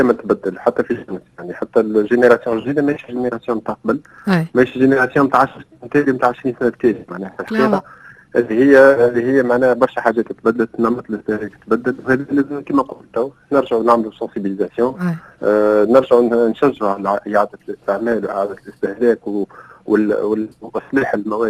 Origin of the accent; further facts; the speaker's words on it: Tunisia; احنا في تونس ديما نقول